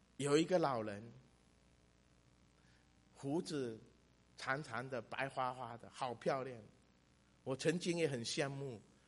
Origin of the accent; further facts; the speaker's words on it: Fujian, China; 我们福建人雨季很多，我们的屋顶是这样斜的哈。